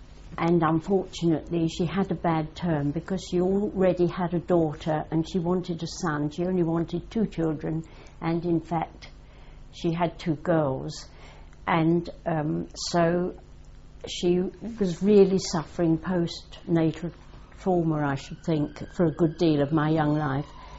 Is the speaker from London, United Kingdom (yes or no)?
yes; Vauxhall, London, United Kingdom; I was born in Vauxhall, actually, on part of the site of Vauxhall Gardens, as it is now.